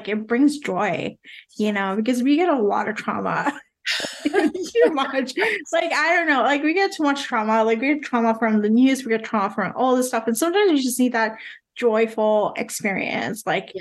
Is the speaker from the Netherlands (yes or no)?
no; Puerto Rico; I grew up in Puerto Rico